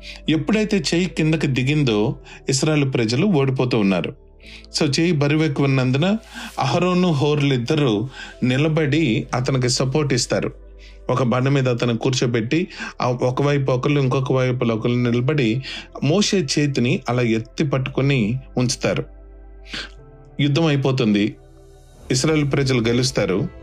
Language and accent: Telugu; Nuzvid, Andhra Pradesh, India; also born or lived in Kurnool; నేను పుట్టింది నూజివీడు, యూనో పెరిగింది కృష్ణా జిల్లా, చదువుకున్నది కర్నూలు